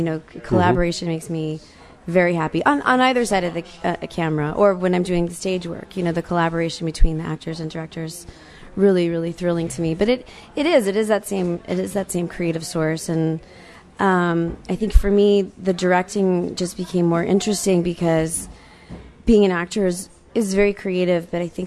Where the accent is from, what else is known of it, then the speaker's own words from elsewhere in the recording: Virginia, United States; So, I grew up in Virginia, went to Cal Arts to study theater.